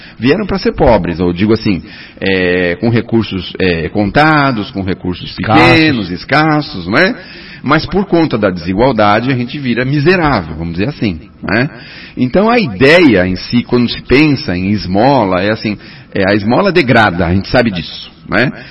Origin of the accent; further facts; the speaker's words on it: São Paulo, Brazil; eu sou do centro de São Paulo, sou um peregrino, como é que se fala assim, aquelas pessoas que andam, né, pelo centro, ando muito pelo centro